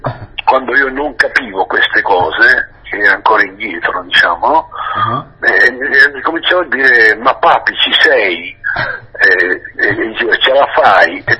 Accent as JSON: {"language": "Italian", "region": "Apulia", "country": "Italy", "accent": "Apulian dialect", "said": "Poi ho cominciato a cantare nel mio dialetto, stiamo parlando degli anni 70, ho cominciato a fare i miei dischi in dialetto, poi ho migliorato il tiro, ho cominciato a cantare un pugliese capibile, diciamo"}